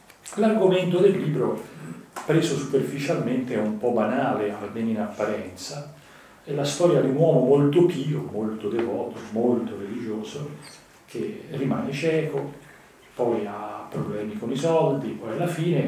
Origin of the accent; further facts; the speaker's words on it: Florence, Tuscany, Italy; Io sono fiorentino e se voi venite a Firenze